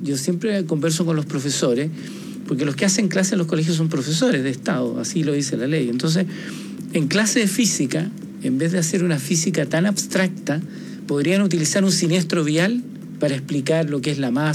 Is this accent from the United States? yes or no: no; Chile